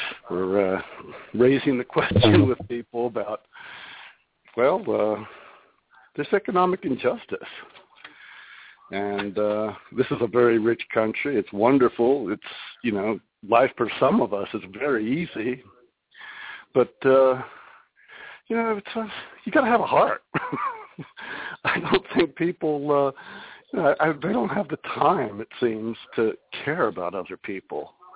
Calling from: Las Vegas, Nevada, United States; Las Vegas, Nevada.

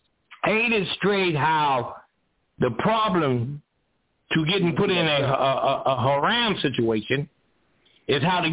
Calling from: Columbus, Georgia, United States; I said, I'm calling from Columbus, Georgia, Brother Muhammad.

